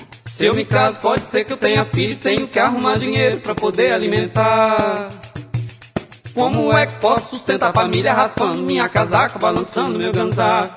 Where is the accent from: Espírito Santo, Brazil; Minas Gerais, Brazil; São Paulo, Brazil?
Espírito Santo, Brazil; Vitória; born there; A minha avó nasceu lá em Maceió, eu nasci foi em Vitória e a minha mãe também.